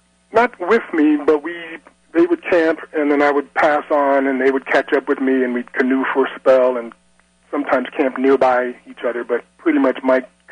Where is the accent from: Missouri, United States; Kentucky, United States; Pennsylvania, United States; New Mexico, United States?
Missouri, United States; St. Louis; No, I'm a St. Louis kid, grew up in the city for a while, and then moved to the burbs, moved to Kirkwood when I was about 10 or 11 years old.